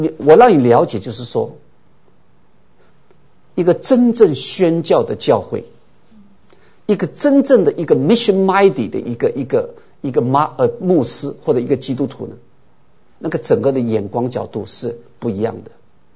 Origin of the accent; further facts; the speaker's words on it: China; 在我们中国人，我到各处去问哈